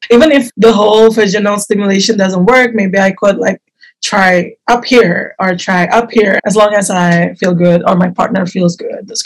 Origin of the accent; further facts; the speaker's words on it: Jakarta, Indonesia; English is a second language; I grew up in Indonesia, Jakarta, and my environment is very religious and very conservative.